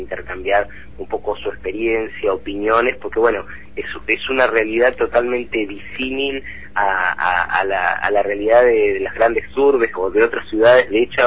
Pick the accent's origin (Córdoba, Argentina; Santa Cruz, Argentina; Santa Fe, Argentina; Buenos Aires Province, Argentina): Santa Cruz, Argentina; Tres Lagos; Nos criamos ahí en Tres Lagos, cuando Tres Lagos tenía 150 habitantes, no había luz eléctrica